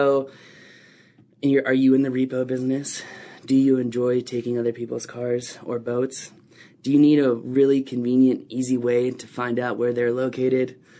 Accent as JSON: {"language": "English", "region": "Virginia", "country": "United States", "said": "this just happened in my home state of Virginia"}